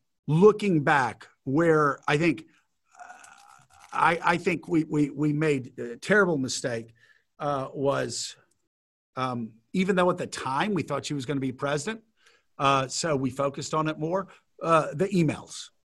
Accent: United States; There have been so many ways that the last 4 years have been heartbreaking for me as an American

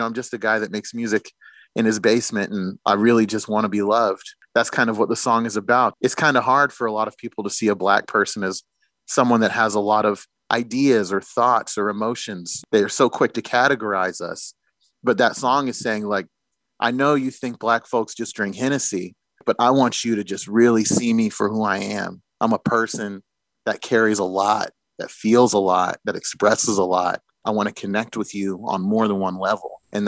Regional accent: Oklahoma, United States; So I felt like when I moved from Oklahoma to the East Coast, that was kind of the first time that I was able to kind of like peek my head out from the covers

